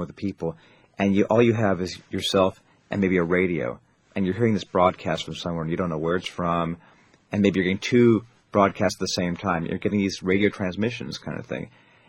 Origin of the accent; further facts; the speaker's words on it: New York City, New York, United States; and being a New Yorker, and having so many of your attitudes and beliefs and security and everything change in one day